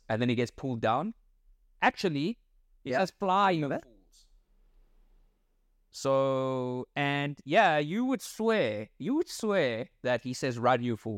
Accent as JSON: {"language": "English", "country": "South Africa", "said": "because I'm South African and we know he didn't die in the 80s."}